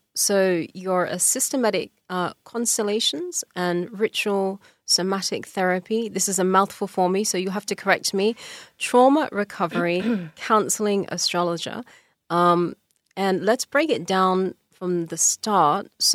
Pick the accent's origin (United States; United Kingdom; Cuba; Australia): Australia; growing up in Australia, religion was like very much implemented on us from a very young age.